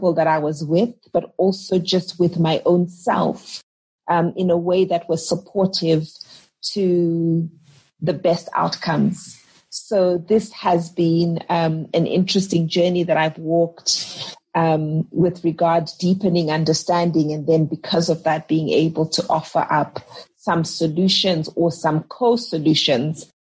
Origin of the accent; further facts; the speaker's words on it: Gweru, Midlands, Zimbabwe; Yes, I grew up in Gweru in Zimbabwe.